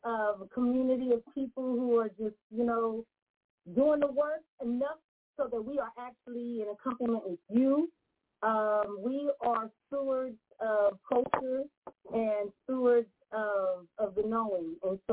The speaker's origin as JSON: {"language": "English", "town": "Oakland", "region": "California", "country": "United States", "said": "from Oakland, California."}